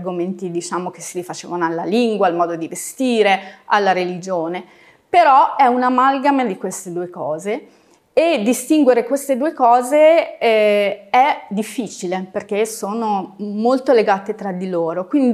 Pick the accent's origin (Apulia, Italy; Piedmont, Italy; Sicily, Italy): Piedmont, Italy; Turin; Io vengo da Torino, ma perché ho scelto Trento?